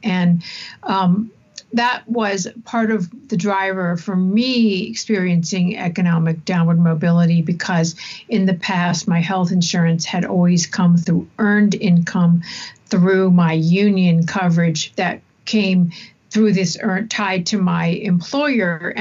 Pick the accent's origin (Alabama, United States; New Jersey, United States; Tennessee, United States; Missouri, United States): Alabama, United States; But if you live in my home state of Alabama and you are on Medicaid, I am not on Medicaid